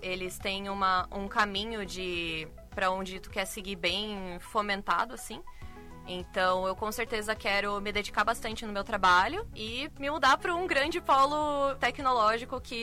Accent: Joinville, Santa Catarina, Brazil; Sim, eu sou de Joinville, então sempre morei em, entre aspas, cidade pequena e São Paulo é completamente diferente.

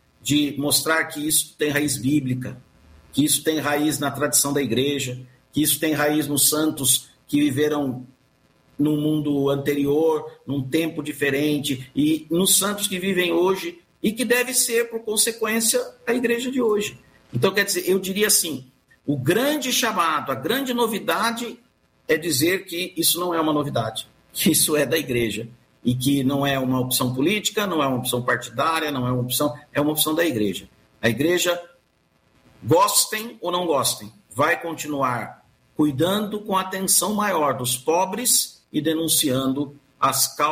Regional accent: São Paulo, Brazil; Sou paulista.

